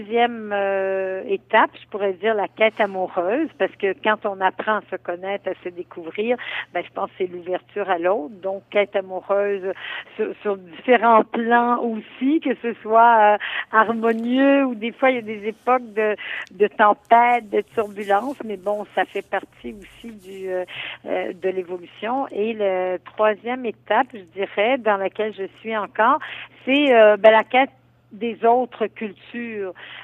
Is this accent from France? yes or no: no; Quebec, Canada; j'ai essayé, moi, d'être un pont entre les voix d'Afrique et les voix francophones chez nous au Québec